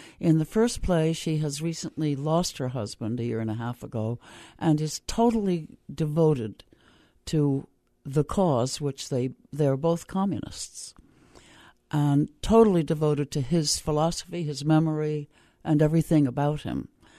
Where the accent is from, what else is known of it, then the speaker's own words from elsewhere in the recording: New York, United States; New York.